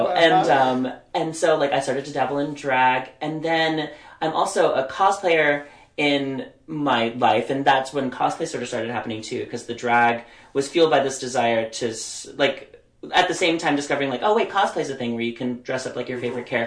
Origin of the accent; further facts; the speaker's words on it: Lenexa, Kansas, United States; also born or lived in Glaston; I grew up in Lenexa, Kansas. I was born in Glaston, Missouri, so it's like both sides of the state line.